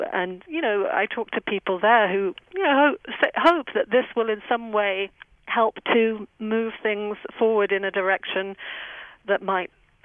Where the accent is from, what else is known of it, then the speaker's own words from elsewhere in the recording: England, United Kingdom; and I'm from England. I'm English, and I go back pretty regularly